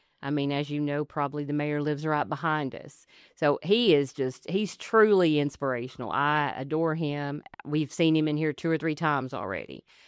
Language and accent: English; Killen, Alabama, United States; Well, I love the area. I grew up in Killen, so I was familiar with Athens my whole life.